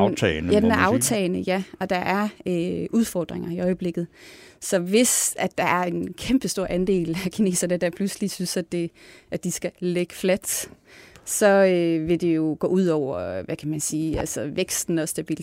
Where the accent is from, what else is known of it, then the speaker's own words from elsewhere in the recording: Jutland, Denmark; Jeg er jo selv fra Jylland, så ja.